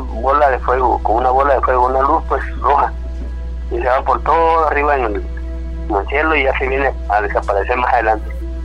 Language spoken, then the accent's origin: Spanish; Guatemala; moved away; yo soy de Guatemala, no soy de aquí. Que he andado caminando por diferentes lugares. Ya aquí me establecí porque aquí tengo mi familia.